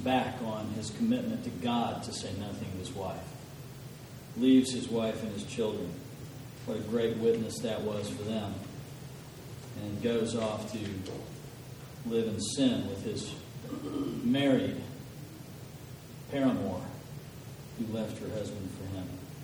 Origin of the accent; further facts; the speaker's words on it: Arkansas, United States; I'm from Arkansas. I mean, you know, we speak another language, but it's not Greek.